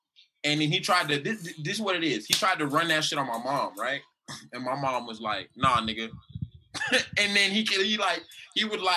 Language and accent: English; Miami, Florida, United States; Growing up in Little Haiti, man, it's just like Haiti, low-key. Like, everybody's Haitian.